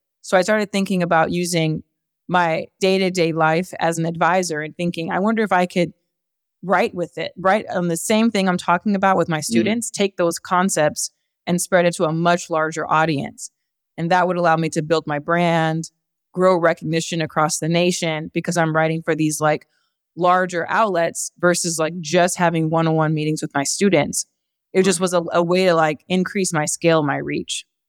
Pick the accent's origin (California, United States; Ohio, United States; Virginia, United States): California, United States; Rialto; I grew up in Rialto, California, and I share that because the area in which I grew up was not saturated with doctors, engineers, lawyers, physicists